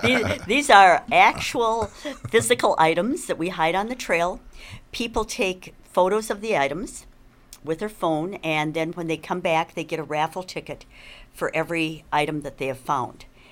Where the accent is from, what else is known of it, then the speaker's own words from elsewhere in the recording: Wausau, Wisconsin, United States; Where'd I grow up? Wausau, basically. Graduated in 64